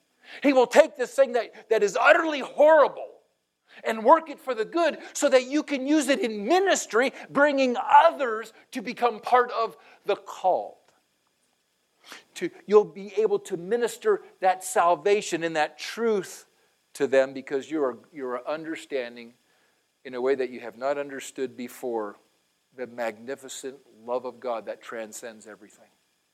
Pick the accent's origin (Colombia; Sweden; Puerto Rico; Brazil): Puerto Rico; You see, in Puerto Rico, growing up in Puerto Rico, we had this saying, mi casa es su casa.